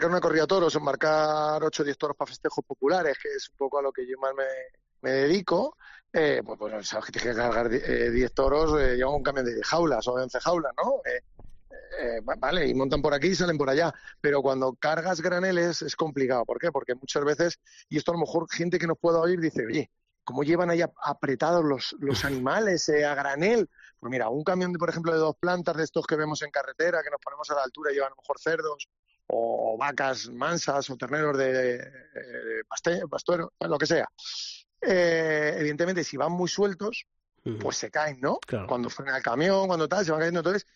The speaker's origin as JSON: {"language": "Spanish", "town": "Daganzo", "region": "Community of Madrid", "country": "Spain", "said": "yo vengo de Daganzo, yo soy de un pueblo de Madrid, mi madre de Ajalbir, mi padre de Daganzo y Palomar de Anchuelo."}